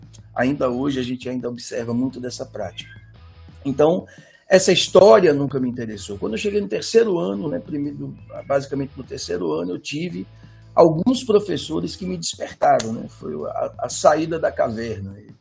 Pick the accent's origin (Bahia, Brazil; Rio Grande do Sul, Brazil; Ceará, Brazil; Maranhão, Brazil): Bahia, Brazil; also born or lived in São Paulo; Eu nasci em São Paulo, né? Eu morei minha vida inteira na Bahia, sou quase um baiano postiço, eu costumo brincar, né?